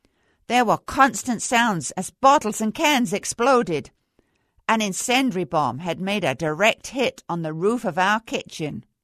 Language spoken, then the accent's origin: English; Muswell Hill, London, United Kingdom; born there; This Highgate Archway area was not far from Muswell Hill, where I was born in Alexandra Palace Road.